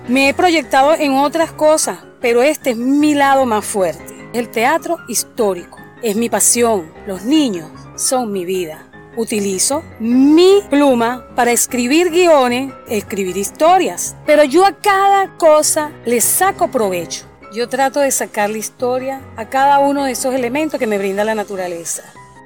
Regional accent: Venezuela; Soy venezolana y aquí somos luchadores de nacimiento.

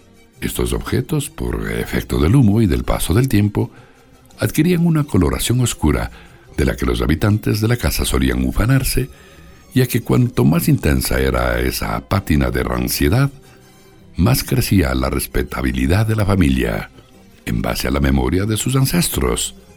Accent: Ecuador; Los ecuatorianos tenemos nuestra propia manera de hablar, y esta sana costumbre debe conservarse a toda costa, puesto que el idioma identifica a los pueblos.

